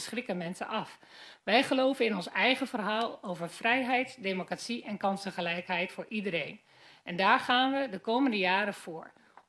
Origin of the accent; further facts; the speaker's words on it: Westerkwartier, Groningen, Netherlands; Ik ben een trotse Groninger. Geboren en getogen in de gemeente Westerkwartier ben ik opgegroeid met veel groene ruimte en de luxe van groene speelplekken.